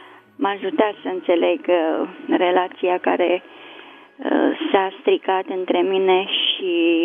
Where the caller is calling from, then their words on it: Bucharest, Romania; din București.